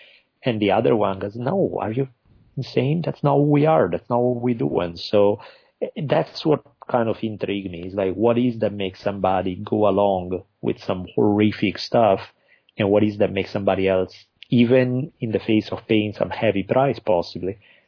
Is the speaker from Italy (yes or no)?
yes; Italy; English is a second language; now in United States; I grew up in Italy, moved to the U.S. by now a long time ago, even though my accent just never goes away.